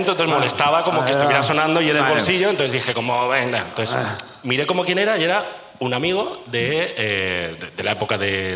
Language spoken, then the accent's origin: Spanish; Barcelona, Catalonia, Spain; De Barcelona.